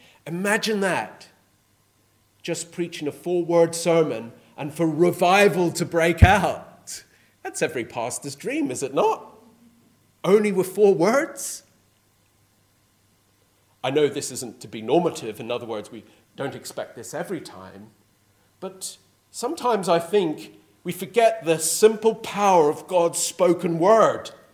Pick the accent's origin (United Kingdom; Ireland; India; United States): Ireland; but you know, I'm Irish.